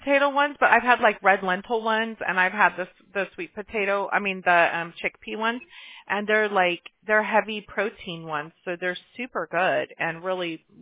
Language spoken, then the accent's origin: English; Mobile, Alabama, United States; born there; I was born in Mobile, Alabama, so we're all about that, you know?